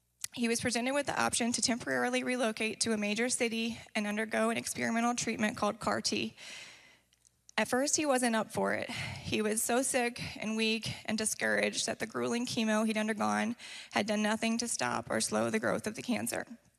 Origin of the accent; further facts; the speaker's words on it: the South, United States; I mentioned that I grew up in the South, and in the South, going to church is kind of part of the culture there.